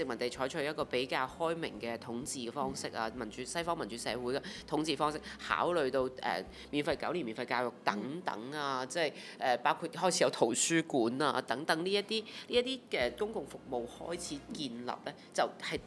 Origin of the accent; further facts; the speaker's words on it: China; now in Hong Kong; 即係我哋因為我都係大陸嚟噶嘛